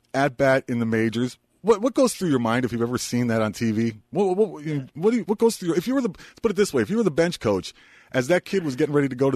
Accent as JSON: {"language": "English", "town": "Scranton", "region": "Pennsylvania", "country": "United States", "tie": "born or raised there", "said": "Growing up in Scranton, Pennsylvania, one of my father's friends was a Pennsylvania State Trooper who hit the greatest fungos in history."}